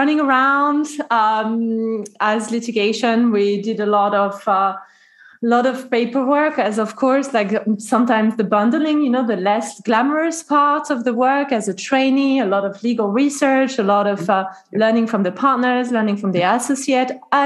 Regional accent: France; English is a second language; It's kind of my home, you know, in a way, because I learned English there. Mm-hmm. And I had my family there, my host family, my au pair family. So it feels really homey. But I thought, okay, now I've got Cambridge, which is my second home, my British home. What about my origins? I'm French after all.

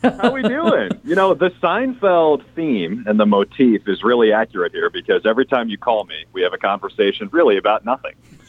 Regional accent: Minnesota, United States; You know, I'm from Minnesota, as we've discussed, so I'm cool with just basically getting blasted in the face with frozen tundra

